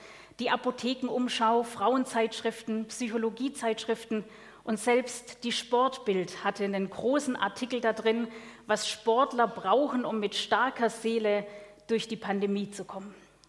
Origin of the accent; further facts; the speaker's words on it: Schorndorf, Baden-Württemberg, Germany; Stuttgart ist ganz nah an meiner Heimat. Ich komme aus dem Schwabenland, aus Schorndorf.